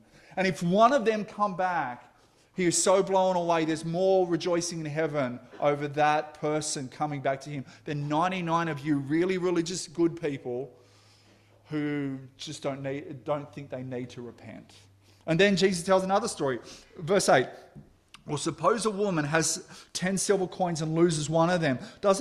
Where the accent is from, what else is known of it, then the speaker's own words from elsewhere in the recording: Moree, New South Wales, Australia; I grew up in Moree in northwestern New South Wales